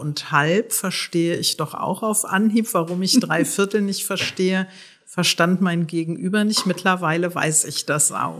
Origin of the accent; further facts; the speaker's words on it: North Rhine-Westphalia, Germany; Ich bin in der Nähe von Köln aufgewachsen